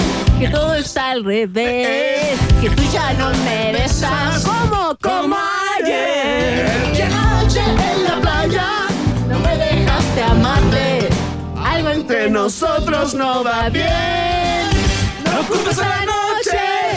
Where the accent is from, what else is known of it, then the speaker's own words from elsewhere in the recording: Antofagasta, Chile; born there; Yo nací en Antofagasta, así que ¿ya? Me iba harto a recorrer ahí el norte del país.